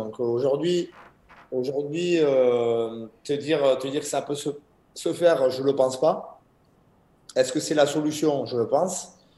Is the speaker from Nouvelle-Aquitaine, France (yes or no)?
yes; Bayonne, Nouvelle-Aquitaine, France; Moi, j'étais du Pays Basque, tout simplement, ma famille... j'ai grandi à Bayonne, j'aime tout le Pays Basque